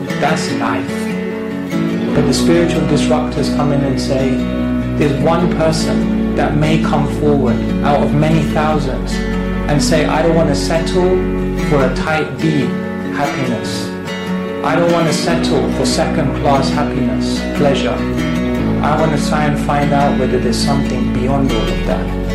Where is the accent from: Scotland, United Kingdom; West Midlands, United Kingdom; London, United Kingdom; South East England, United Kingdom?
London, United Kingdom; Wembley; When you said I'm from Wembley, that could be a disqualification. But yes, I did emerge from Northwest London